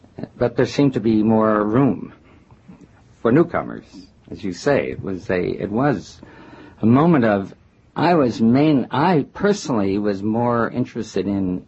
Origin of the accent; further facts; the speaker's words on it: Chicago, Illinois, United States; now in New York, United States; And I'm a Chicagoan, so it was a grand tour for me.